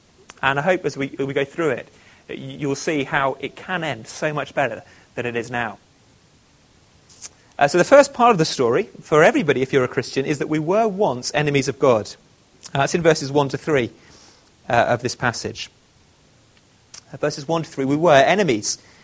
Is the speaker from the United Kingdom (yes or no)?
yes; England, United Kingdom; You know, we're English, we're British.